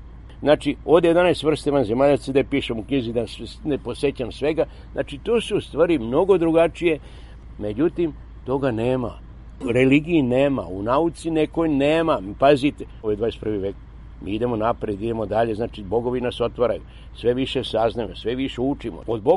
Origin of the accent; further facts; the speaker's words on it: Nikolinac, Southern and Eastern Serbia, Serbia; born there; Danas živim na Rtnju, ja radim oko piramide Rtanj, tako dalje, banzemaci i tada i tada. Inače sam rođen u Nikolincu, prvom selu odavde ka Sokobanji.